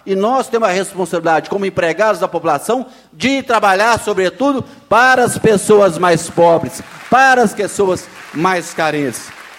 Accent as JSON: {"language": "Portuguese", "town": "Ibirité", "region": "Minas Gerais", "country": "Brazil", "tie": "born or raised there", "said": "Eu sou de origem simples, nascido e criado em Ibirité."}